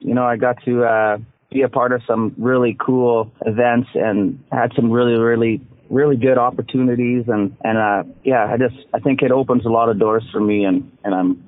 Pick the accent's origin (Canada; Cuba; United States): Canada; Grande Prairie, Alberta; right here in my hometown at the Grand Prairie Casino here